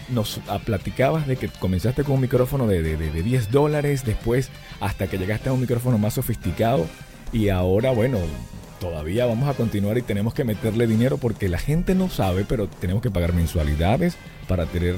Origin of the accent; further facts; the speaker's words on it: Venezuela; moved away; sí soy venezolano. es que el acento raro es por el tiempo acá, pero sí, soy venezolano.